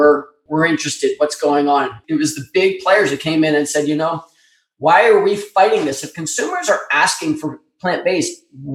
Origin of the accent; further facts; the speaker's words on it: Philadelphia, Pennsylvania, United States; I'm from Philadelphia. I had a really good metabolism.